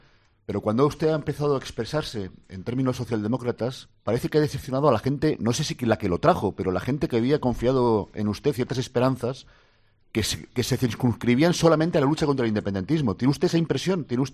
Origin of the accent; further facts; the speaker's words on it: France; also born or lived in Spain; soy igual que Valls, soy francés y español, ambas cosas.